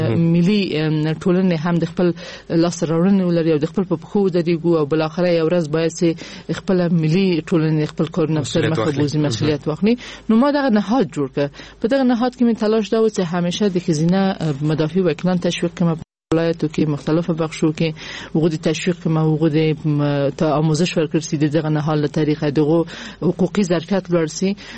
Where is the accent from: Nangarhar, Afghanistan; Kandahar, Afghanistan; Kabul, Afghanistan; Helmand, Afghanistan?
Kabul, Afghanistan; ما د کابل اوسیدونکې، ما په کابل کې زیږیدلې، ما اکثره عمر مې ټول عمر مې یعنی په افغانستان کې په کابل کې تیر کړی دی.